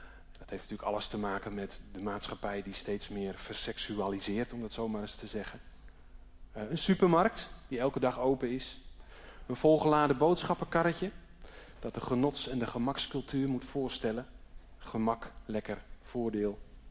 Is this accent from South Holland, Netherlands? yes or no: no; Drachten, Friesland, Netherlands; born there; ik ben geboren in Drachten.